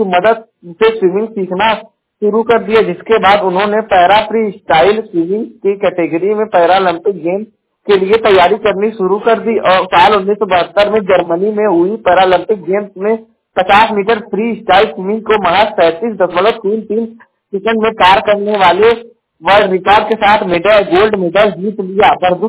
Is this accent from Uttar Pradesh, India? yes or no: yes; Uttar Pradesh, India; और मैं उत्तर प्रदेश के जौनपुर जिले का निवासी हूं